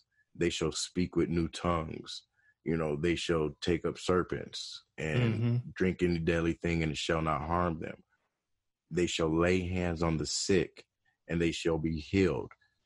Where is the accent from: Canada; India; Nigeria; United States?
United States; Colorado; also born or lived in Detroit; I was born in Colorado, but raised between Detroit and Colorado. I went to school in Colorado.